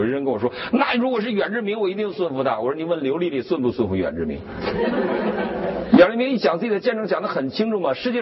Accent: China

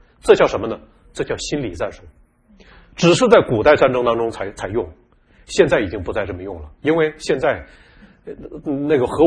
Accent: China; 我们过去在国内长大的我们早期的人

